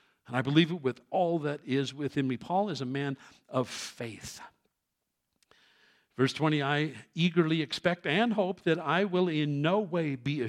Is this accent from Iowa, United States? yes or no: no; New York City, New York, United States; I was born and raised in New York City.